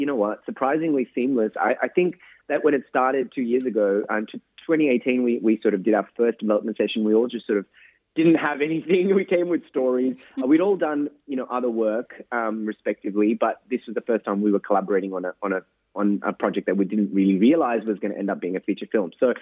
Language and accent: English; Sydney, New South Wales, Australia; I grew up in Western Sydney